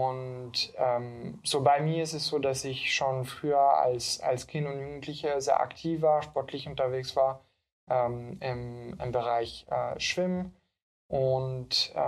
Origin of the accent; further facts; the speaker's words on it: Geneva, Switzerland; German is a second language; now in Berlin, Germany; Nee, ich bin Schweizer. Schweizer, hä? Aus Genf. Deswegen, manchmal muss ich meine Wörter suchen und deswegen habe ich so einen Akzent.